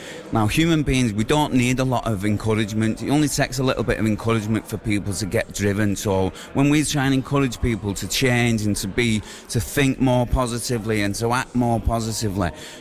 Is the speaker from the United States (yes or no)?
no; St Helens, North West England, United Kingdom; also born or lived in Liverpool; I stayed up there for quite a few years, and I loved the city, but St Helens is my hometown, you know, my roots are here, my family's here